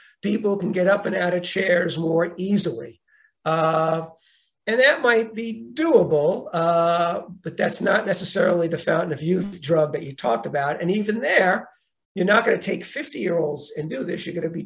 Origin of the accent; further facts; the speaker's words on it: Brooklyn, New York, United States; I grew up in Brooklyn. My wife grew up in Brooklyn. My father had a Carvel.